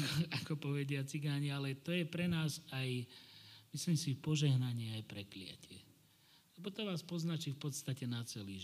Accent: Bratislava, Bratislava Region, Slovakia; born there; Hoci som sa narodil v Bratislave, ale ja budem vždy vraviť, že som Kokavčan a pochádzam rodom z Kokavy, odtiaľ mám starých rodičov

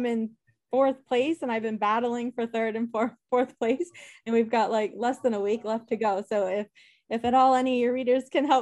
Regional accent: Boston, Massachusetts, United States; accent: Boston; I haven't figured out a way to put my Boston accent in yet

